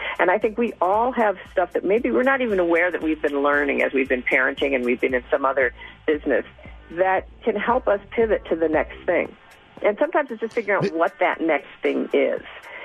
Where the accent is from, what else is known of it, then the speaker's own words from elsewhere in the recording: Cleveland, Ohio, United States; I'm Irish Catholic from Cleveland. I've been a Democrat all my life, right?